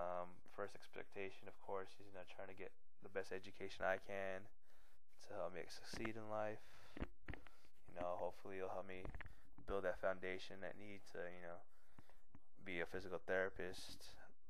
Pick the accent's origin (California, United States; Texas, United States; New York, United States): California, United States; Benicia; also born or lived in San Jose, United States; I'm from Benicia, California. That's in the Bay Area. It's about 45 minutes away from San Francisco. It's right next to Vallejo. I was actually born in San Jose, so people most likely will know where that is instead of Benicia.